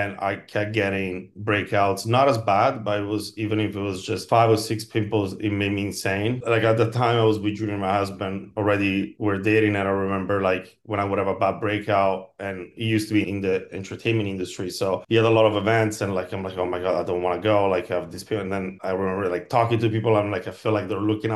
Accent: Milan, Lombardy, Italy; And back then, I'm from Milan, Italy, and I don't remember anybody having acne like mine

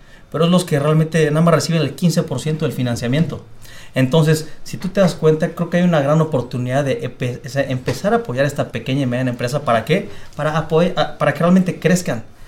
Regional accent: Mexico; nosotros arrancamos en México, primero porque somos mexicanos, entonces aquí crecimos

